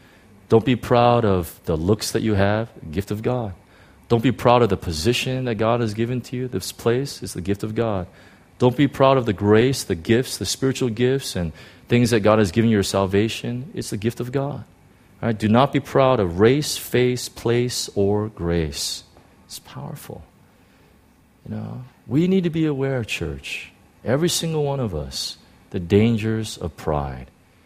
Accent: United States; now in Hong Kong; I'm thankful to the Lord for being in these people groups and growing up in the United States and these type of things.

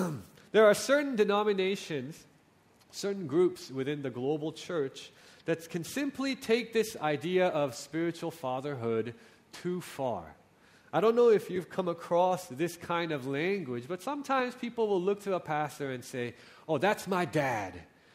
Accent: Hong Kong; I came to Hong Kong when I was 22 years old, after my studies. I grew up in Hong Kong, went away, and came back in 2004.

